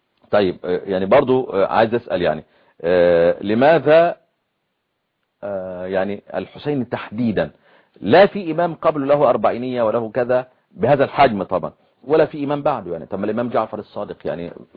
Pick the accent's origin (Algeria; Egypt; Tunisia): Egypt